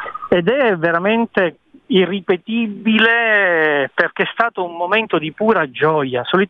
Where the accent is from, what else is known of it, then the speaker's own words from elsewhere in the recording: Palermo, Sicily, Italy; L'esempio proprio più immediato che viene a me, che sono di Palermo